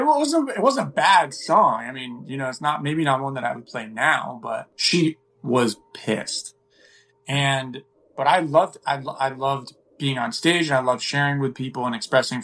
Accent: Marion, Massachusetts, United States; I go back home to Marion, Massachusetts, small conservative town

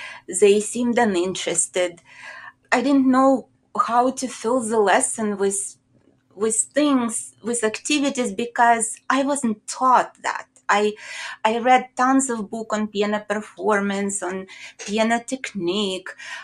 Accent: Ukraine; moved away as an adult; now in United States; When I immigrated from Ukraine, and I had been teaching there for 13 years before I came to the United States

